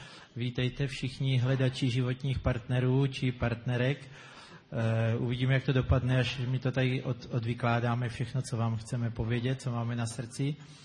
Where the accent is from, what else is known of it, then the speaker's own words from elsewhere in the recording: Brno, South Moravian Region, Czechia; jsme z Brna, z církve bratrské a tam jsme v takovém jednom novém sboru, asi čtyři roky to je, co jsme založili nový sbor církve bratrské v Brně.